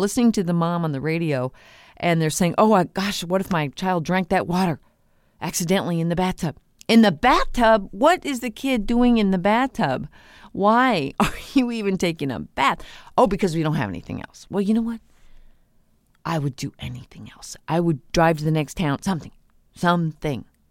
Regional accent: Corpus Christi, Texas, United States; One that really touched me was in my hometown of Corpus Christi, Texas

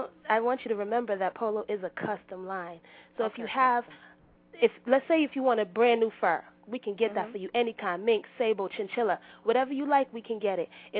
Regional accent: Boston, Massachusetts, United States; Me, I'm from Boston, and I work, you know, out of Boston, Massachusetts.

